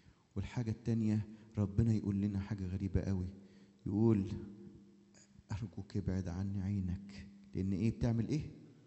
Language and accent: Arabic; Egypt; كانت التراديشن زي بالظبط ما عندنا في مصر تراديشنز